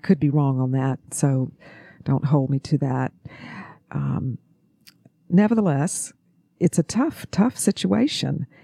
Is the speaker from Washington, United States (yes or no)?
no; Augusta, Georgia, United States; accent: Southern; I am from Augusta, Georgia, and I think sometimes my accent will give me away.